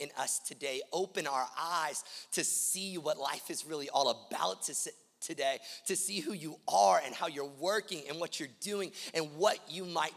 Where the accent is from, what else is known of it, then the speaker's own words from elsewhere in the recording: the South, United States; because we're from the South, and that girl's gonna have manners, right?